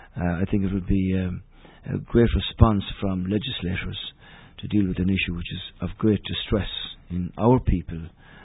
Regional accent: Castlebar, Connacht, Ireland; Castlebar Mitchell's, my hometown club

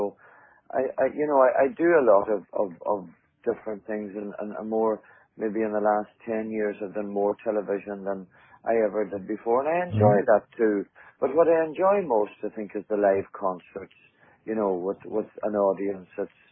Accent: Ireland; it's not because we're Irish, it's just, you know, and the Irish doesn't hurt you

